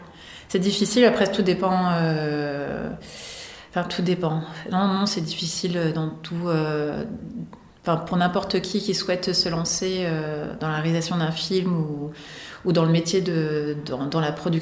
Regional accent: Orléans, Centre-Val de Loire, France; born or raised there

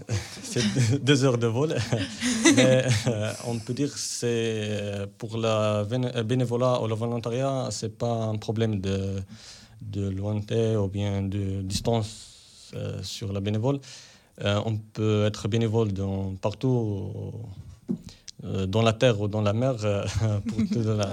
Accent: Fès-Meknès, Morocco; j'ai 21 ans, je suis du Maroc, précisément de la région centre Fès-Meknès.

